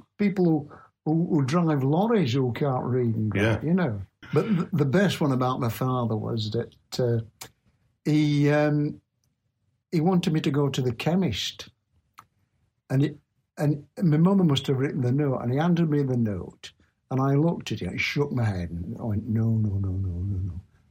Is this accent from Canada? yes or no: no; Brighouse, Yorkshire and the Humber, United Kingdom; born there; I wasn't born there. I was born in Brighouse.